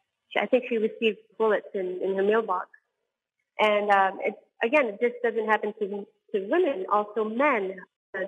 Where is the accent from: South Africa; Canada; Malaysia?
Malaysia; being Malaysian, this is something that is just so deeply ingrained